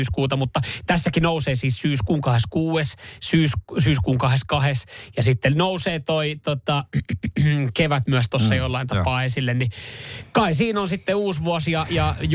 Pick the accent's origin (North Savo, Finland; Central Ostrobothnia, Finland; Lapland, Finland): North Savo, Finland; Kuopio; born there; mä oon syntynyt Kuopiossa